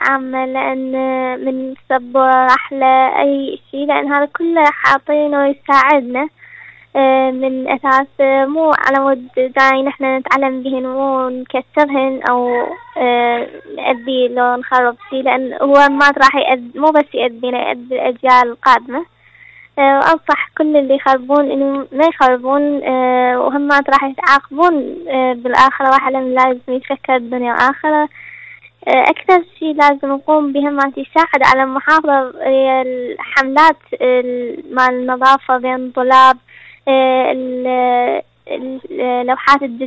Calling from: Sweden; السلام عليكم، … من السويد.

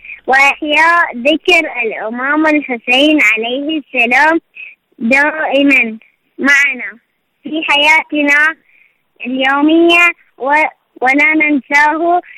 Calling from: Iraq; من العراق.

